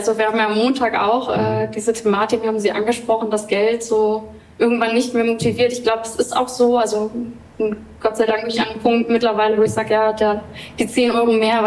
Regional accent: Berlin, Germany; ich bin in Berlin aufgewachsen.

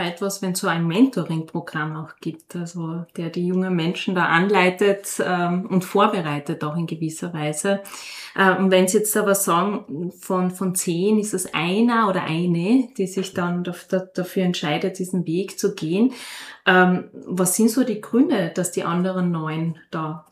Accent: Styria, Austria; now in Klagenfurt, Austria; Ich bin ja aus der Steiermark hier nach Klagenfurt gekommen, der Liebe wegen.

